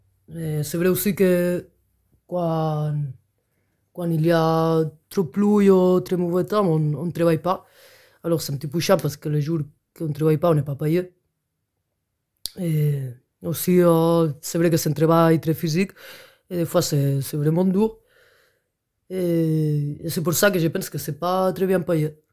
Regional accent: Catalonia, Spain; also born or lived in France; now in Switzerland; j'ai 30 ans, je viens de la Catalogne.

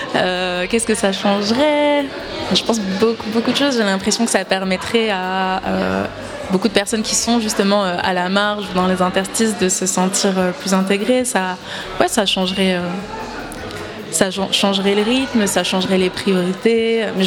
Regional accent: France; now in Switzerland; Alors moi, je viens de France, donc je ne me rends pas trop compte quelle ampleur ça a pu prendre. Ici en Suisse

